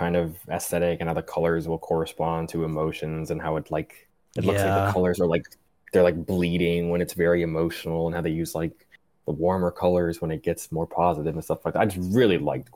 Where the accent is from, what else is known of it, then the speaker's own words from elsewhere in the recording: Pakistan; he is literally me, except he's Indian and I'm Pakistani, which is a big difference